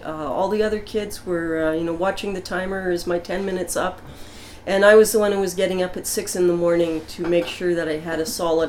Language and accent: English; St. Albert, Alberta, Canada; St. Albert, Alberta.